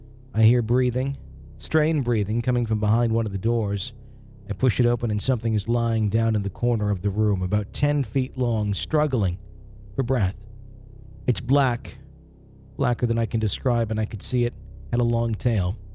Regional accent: Birmingham, Alabama, United States; I'm from the Birmingham area and moved to this apartment complex in an English village in mid-August of this year.

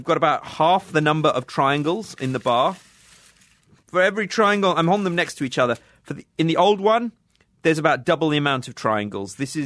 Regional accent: United Kingdom; a whole range of products expected to get more expensive in my daily life as a British person.

